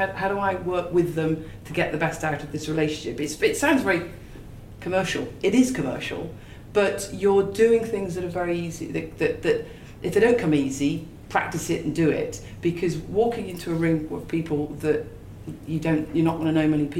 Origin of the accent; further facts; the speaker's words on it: Bristol, South West England, United Kingdom; I was down in the West Country, if I come from Bristol